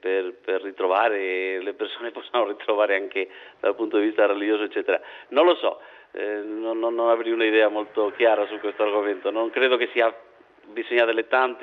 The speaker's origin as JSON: {"language": "Italian", "country": "Spain", "said": "io un po' da spagnolo, ma anche da... da persona che gli piace il calcio"}